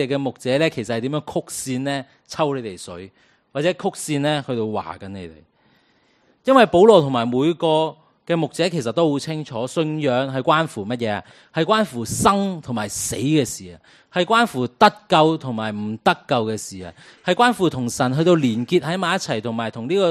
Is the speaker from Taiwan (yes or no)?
no; China; 正如我们中国人有句说话是什么，身体发肤受之父母嘛